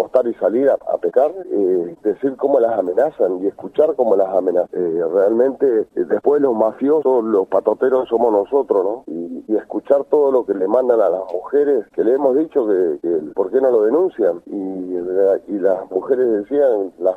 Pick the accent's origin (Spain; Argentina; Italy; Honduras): Argentina; duele como argentino que en otro país ya se haya hablado de esto